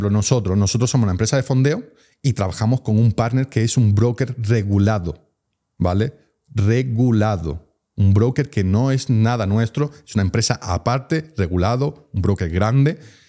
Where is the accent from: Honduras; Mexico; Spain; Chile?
Spain; yo soy español y yo quiero que los hispanohablantes tengamos una comunidad real